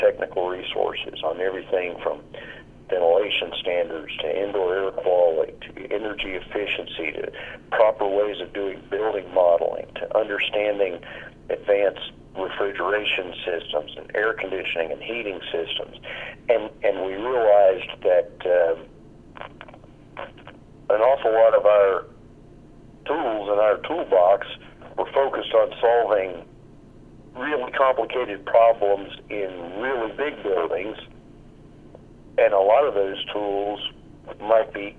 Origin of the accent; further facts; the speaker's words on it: North Carolina, United States; You know, for example, in my home state of North Carolina